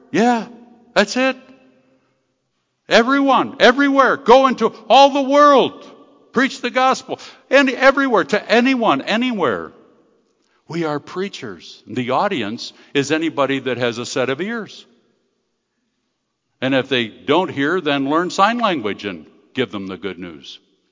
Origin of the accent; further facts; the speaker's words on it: Mildmay, Ontario, Canada; the little town I grew up in Canada, Mildmay, Ontario, they had a little weekly newspaper